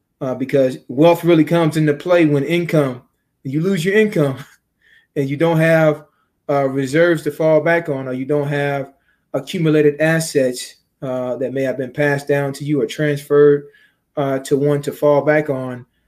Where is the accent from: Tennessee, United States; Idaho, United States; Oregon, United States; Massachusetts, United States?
Tennessee, United States; and I'm from Tennessee in the South